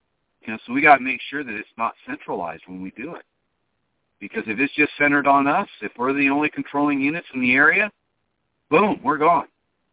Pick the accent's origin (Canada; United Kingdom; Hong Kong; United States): United States; Wisconsin; I was raised up in Wisconsin. And it was all Caucasian, right?